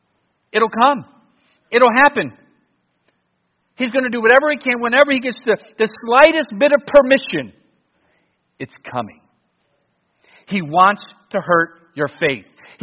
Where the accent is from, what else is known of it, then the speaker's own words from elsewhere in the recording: Cleveland, Ohio, United States; And I'm from Cleveland.